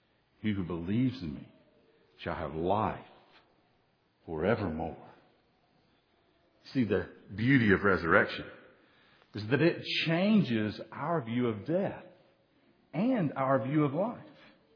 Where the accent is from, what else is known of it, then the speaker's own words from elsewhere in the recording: Chattanooga, Tennessee, United States; because I grew up in Chattanooga